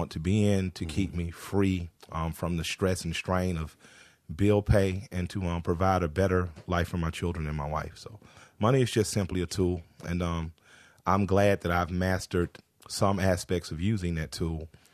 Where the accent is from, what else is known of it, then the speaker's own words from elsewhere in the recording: Atlanta, Georgia, United States; I'm from Atlanta, the capital of strip clubs